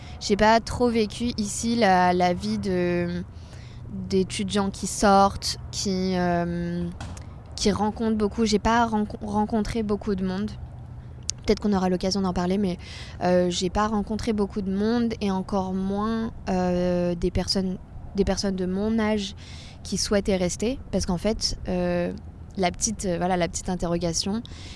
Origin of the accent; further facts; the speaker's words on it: France; complètement différent de ce qu'on fait chez nous en France, complètement différent de mon école à Lyon.